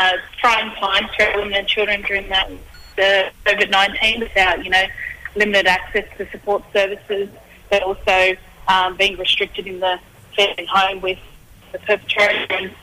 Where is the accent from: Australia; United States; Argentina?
Australia; Sydney, New South Wales; But born and raised in Western Sydney.